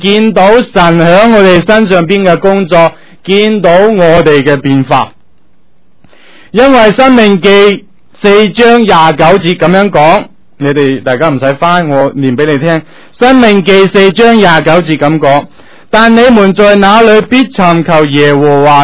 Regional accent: China; 唔单单係我哋中国人嘅性格嘅

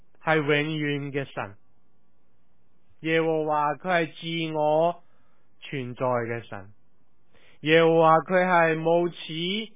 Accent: China; 其实有少少好像我们中国人做生意的时候，我们会喜欢在我们的收银柜隔离摆的什么？

